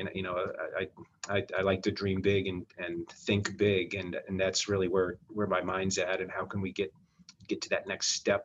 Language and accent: English; Wyoming, United States; I grew up in Wyoming and we had no diversity. Everyone looked like me, everyone thought like me, everyone was raised the same.